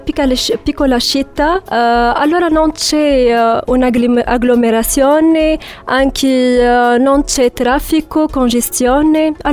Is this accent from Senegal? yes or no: no; Tunisia; Italian is a second language; now in Cagliari, Italy; Sono venuta dalla Tunisia.